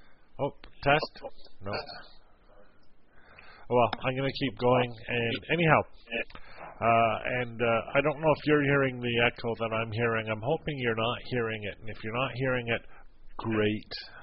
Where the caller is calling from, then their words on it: Moncton, New Brunswick, Canada; As you can tell, I'm coming in from Moncton, New Brunswick, Canada.